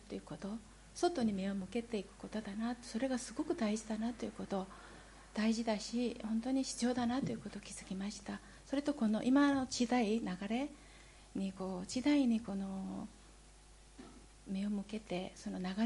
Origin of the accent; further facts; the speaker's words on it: South Korea; Japanese is a second language; 私はあの韓国で育って韓国で信仰生活もしたんですけれども